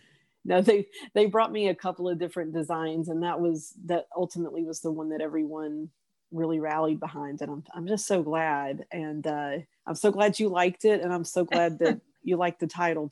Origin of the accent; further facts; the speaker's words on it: Texas, United States; growing up in East Texas and in Texas in general, men do often go away for the weekends to go hunting.